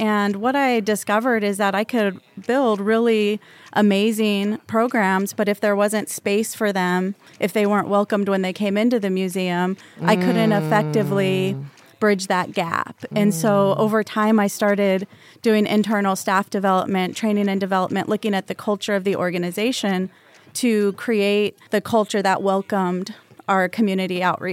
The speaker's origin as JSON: {"language": "English", "town": "Las Vegas", "region": "Nevada", "country": "United States", "tie": "born or raised there", "moved": "as an adult", "said": "I grew up in Las Vegas. I left after finishing my graduate degree."}